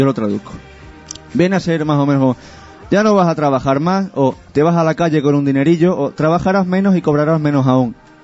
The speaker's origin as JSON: {"language": "Spanish", "region": "Extremadura", "country": "Spain", "said": "No, a ver, somos extremeños."}